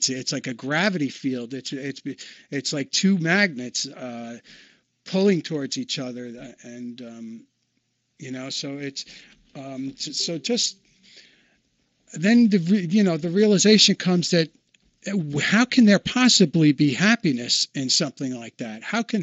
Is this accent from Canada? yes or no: no; New York, United States; and I'm from New York, and et cetera, et cetera.